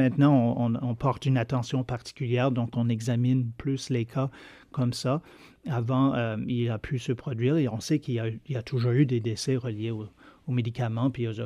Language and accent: French; Quebec, Canada